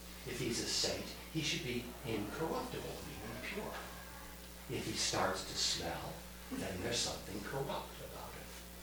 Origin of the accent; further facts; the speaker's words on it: Chicago, Illinois, United States; drive those ashes from Florida to Chicago, which is my hometown